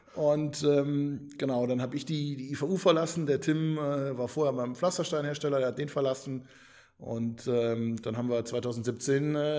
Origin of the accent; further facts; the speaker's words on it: Eschweiler, North Rhine-Westphalia, Germany; Ich bin jetzt 35, bin 15 Kilometer östlich in Eschweiler aufgewachsen